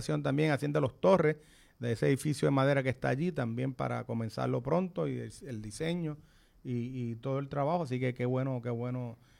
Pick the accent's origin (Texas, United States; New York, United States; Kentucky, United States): New York, United States; Brooklyn; born there; Igual que yo nací en Brooklyn